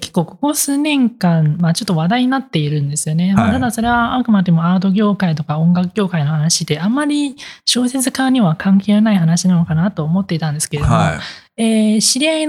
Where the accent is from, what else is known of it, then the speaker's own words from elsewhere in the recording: Taiwan; first language Taiwanese Mandarin; Japanese is a second language; 私の母語は台湾の中国語、つまり繁体字の方ですけれども、